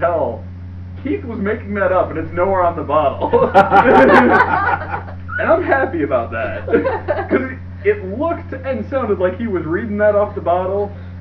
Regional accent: Canada; If I was going to enjoy this as a Canadian, this would have to be back bacon soda.

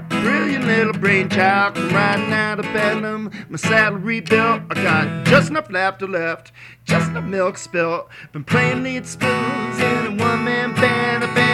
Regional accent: North Carolina, United States; I'm from North Carolina.

